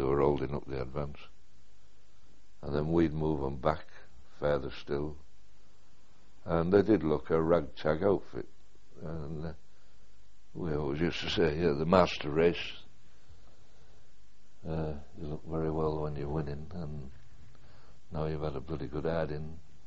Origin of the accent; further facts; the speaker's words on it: United Kingdom; They knew which side was best to be on, not because we're English or British.